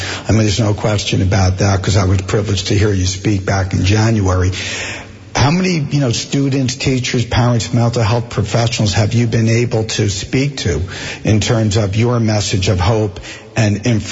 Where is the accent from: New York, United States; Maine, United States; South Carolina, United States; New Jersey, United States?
New Jersey, United States; Springfield; I grew up in Springfield, New Jersey.